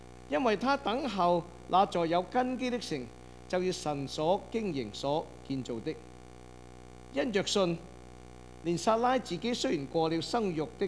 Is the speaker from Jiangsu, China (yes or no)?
no; Guangdong, China; 我们广东人有一句话叫做大水冲到龙王庙